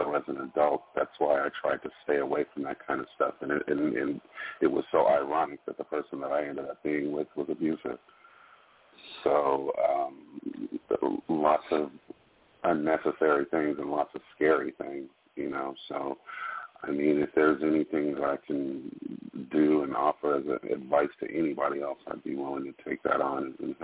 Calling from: California, United States; I'm calling from California.

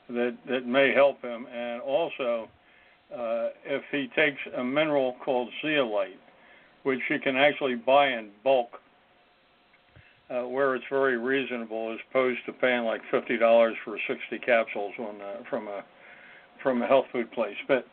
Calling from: Florida, United States; I'm from Florida.

